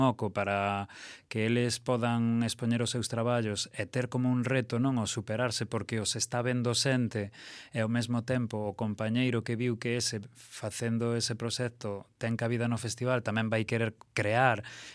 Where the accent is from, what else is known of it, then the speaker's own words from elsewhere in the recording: Ourense, Galicia, Spain; É unha aposta persoal como creador ourensán